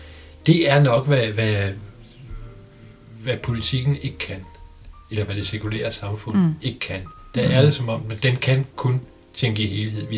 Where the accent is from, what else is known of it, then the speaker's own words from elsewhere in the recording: Esbjerg, Region of Southern Denmark, Denmark; Jeg kommer fra Esbjerg, jeg kan godt lide sådan noget.